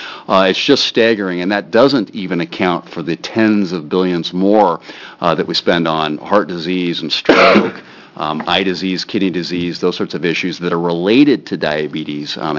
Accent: Westland, Oregon, United States; from Westland, Oregon.

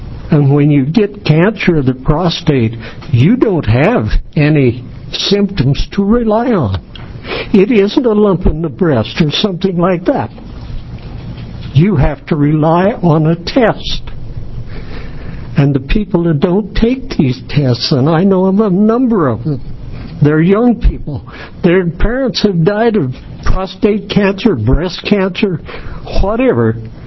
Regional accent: Pilot Rock, Oregon, United States; I'm from Pilot Rock

